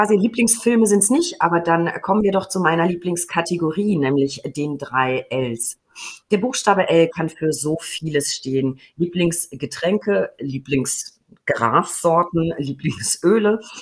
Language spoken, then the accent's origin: German; Würzburg, Bavaria, Germany; Toller Film, spielt in meiner Heimat Würzburg